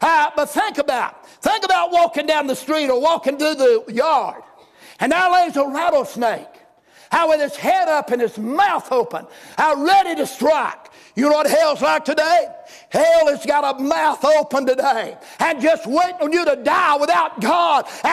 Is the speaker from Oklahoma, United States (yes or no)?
no; North Carolina, United States; I'm from Wilkes County, and boy, that crowd I'm used to run